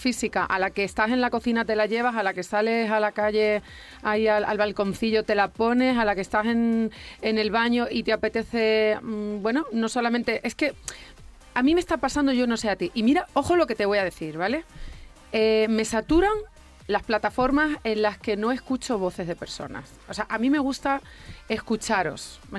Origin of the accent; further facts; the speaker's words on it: Extremadura, Spain; Eso es, super, es que vengo de Extremadura. Y vengo.